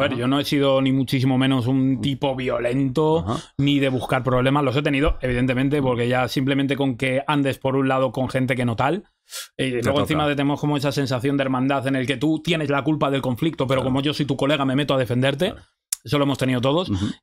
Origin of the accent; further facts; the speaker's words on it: Madrid, Community of Madrid, Spain; pues yo soy de Vallecas, yo nací en Vallecas, aunque luego me mudé a Moratala muy pequeño.